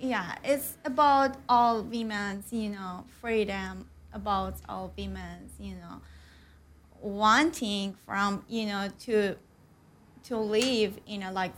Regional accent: Tehran, Tehran Province, Iran; English is a second language; Yeah, I was born and grew in a post-revolutionary in Iran. So, yeah, so my early experience as a young woman in Iran

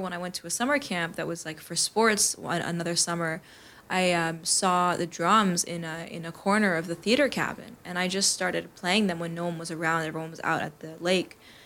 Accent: New York City, New York, United States; I grew up in New York City. I was super passionate about music.

